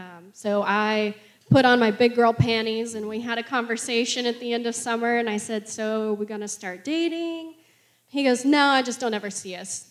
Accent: Eureka, Kansas, United States; also born or lived in Omaha, Nebraska / Liberty, Missouri; Yeah, so I grew up in Eureka, Kansas. I was born in Omaha, Nebraska. Lived there for a few years until we moved to Liberty, Missouri area in the Kansas City metro. And then moved to Eureka, Kansas

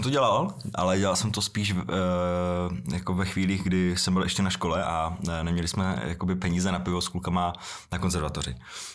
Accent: Brno, South Moravian Region, Czechia; Já teda jsem byl Brňák

